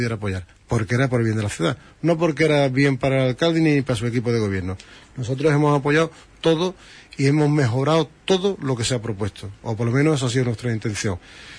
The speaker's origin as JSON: {"language": "Spanish", "town": "Huelva", "region": "Andalusia", "country": "Spain", "said": "Nosotros somos Huelva y somos de Huelva y somos Huelva."}